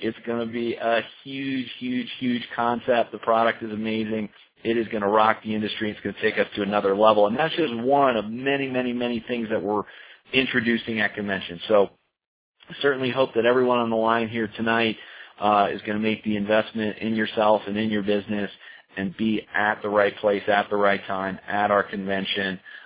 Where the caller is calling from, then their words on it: Colorado, United States; I'm calling in from Colorado this evening.